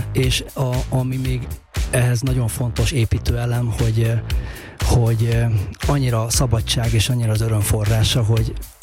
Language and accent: Hungarian; Budapest, Hungary; bár én Budapesten nőttem föl, meg sokan, de most már nem Budapesten élünk